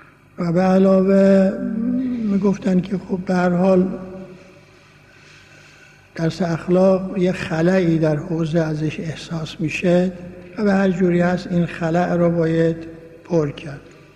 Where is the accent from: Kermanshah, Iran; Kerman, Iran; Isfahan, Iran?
Isfahan, Iran; moved away; در سال 1321 بود که از اصفهان من آمدم به قصد طلبگی در قم